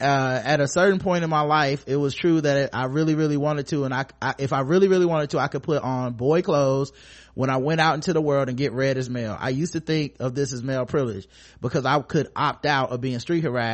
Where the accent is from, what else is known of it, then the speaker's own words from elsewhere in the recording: the South, United States; You treat me bad cause I'm, you know, I'm black and I'm from the South or whatever.